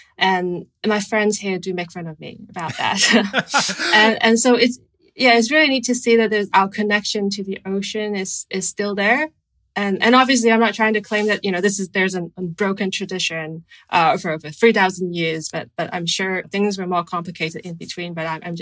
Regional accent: Hong Kong; because I'm from Hong Kong

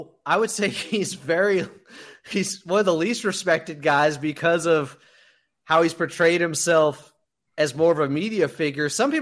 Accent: Sacramento, California, United States; But I'm from Sacramento, and I remember when they put up the Pacific Division Championship banners.

